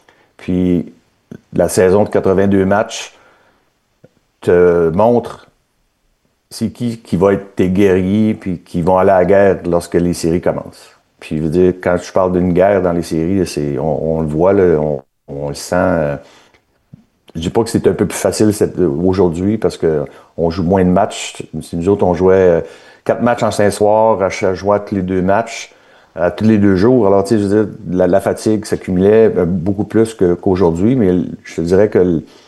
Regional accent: Quebec, Canada; moi, je viens du Québec, je viens au Canada.

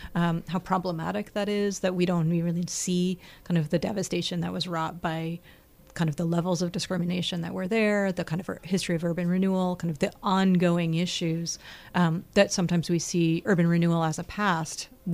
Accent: New York, United States; I grew up in New York, and I actually spent a lot of time on the Lower East Side. I didn't grow up on the Lower East Side, but I grew up not too far from there.

